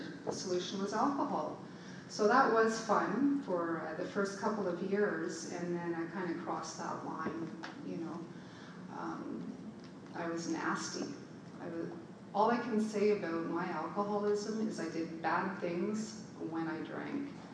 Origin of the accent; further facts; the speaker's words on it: Ottawa, Ontario, Canada; born there; I was born in Ottawa into a family that adopted me.